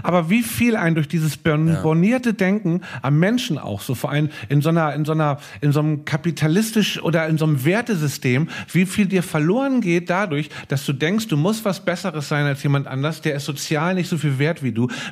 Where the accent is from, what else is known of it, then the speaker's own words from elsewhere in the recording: Hamburg, Germany; ich bin in Eimsbüttel in Hamburg zur Schule gegangen und ich bin da auch aufgewachsen in der Osterstraße